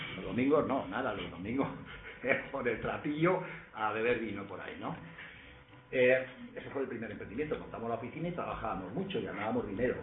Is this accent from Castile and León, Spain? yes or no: yes; Sepúlveda, Castile and León, Spain; moved away; yo soy de Sepúlveda, provincia de Segovia, aunque llevo aquí ya más de 30 años, ¿no?